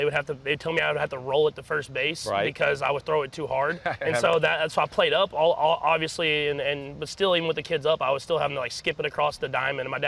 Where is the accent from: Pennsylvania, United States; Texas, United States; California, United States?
Texas, United States; I was a little scared about snow. I grew up in Texas.